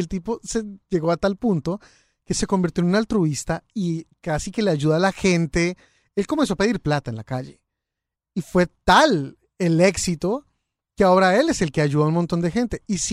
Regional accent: Ecuador; Yo si hubiera estado en Ecuador, en mi país, no me atrevo a salir a la calle a bailar. Pero acá ya no estoy en el mío

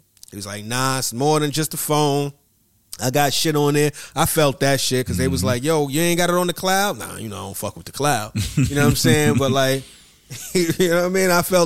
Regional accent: Atlanta, Georgia, United States; You from Budapest. I'm from Atlanta.

